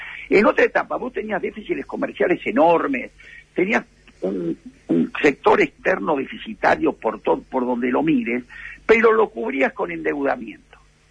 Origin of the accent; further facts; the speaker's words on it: Río Negro, Argentina; donde vengo del Valle de Río Negro